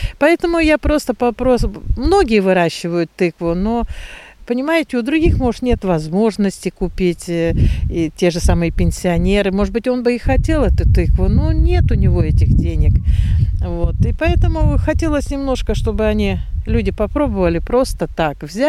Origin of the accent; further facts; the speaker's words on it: Siberia, Russia; Я человек из Сибири, и поэтому мои родители, которые были высланы и жили в Сибири долгое время